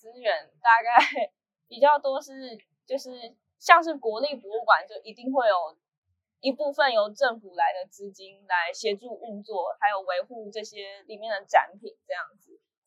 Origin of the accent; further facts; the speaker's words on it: Penghu County, Taiwan; 可能也是因为我是澎湖人